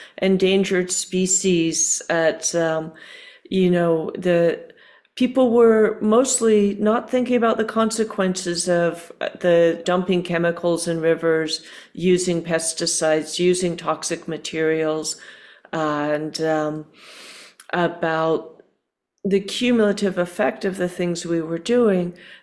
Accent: California, United States; I used to be proud of being from the San Francisco Bay Area. Now I'm essentially from Silicon Valley.

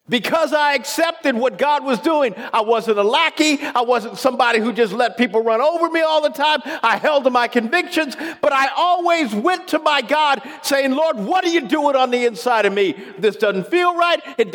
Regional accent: Kansas City, United States; I grew up in Kansas City. My parents brought us out to the suburbs in 1966

